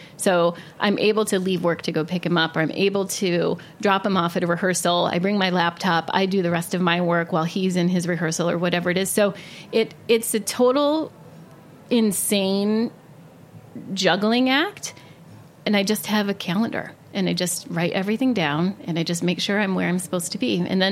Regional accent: Ohio, United States; now in Portland, United States; I'm from Ohio, and when I was getting ready to graduate from college, I was home for the weekend with my best friend, Stephanie

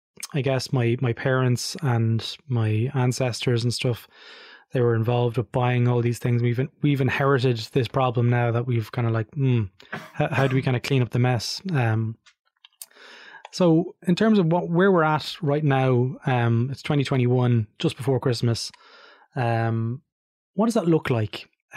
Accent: Ireland; Yeah, it is definitely like I felt that being Irish, of course, we speak English.

